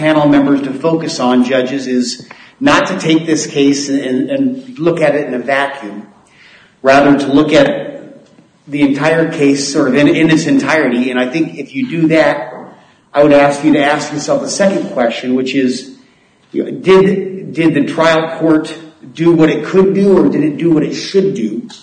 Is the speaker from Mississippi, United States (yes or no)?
no; Laramie, Wyoming, United States; I'm a lawyer from Laramie, Wyoming.